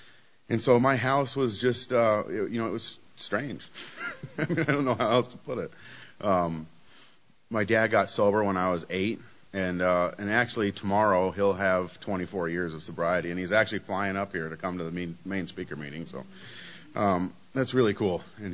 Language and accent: English; Colorado, United States; also born or lived in Independence, Missouri; So I was born out in Independence, Missouri. I moved to Colorado when I was like 4, so obviously I'm kind of from Colorado.